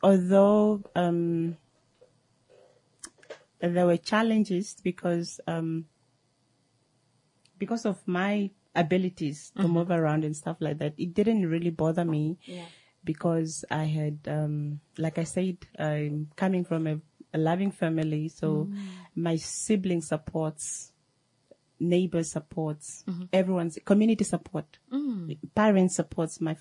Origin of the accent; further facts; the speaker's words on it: Omedi, Ohangwena, Namibia; Yeah, I was born and raised, from a small village in Ohangwena region by the name, Omedi.